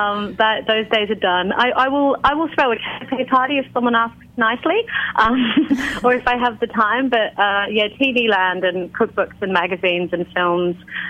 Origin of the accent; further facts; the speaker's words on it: Australia; moved away as an adult; now in London, United Kingdom; I moved from Australia to London at 21 and have been in London ever since.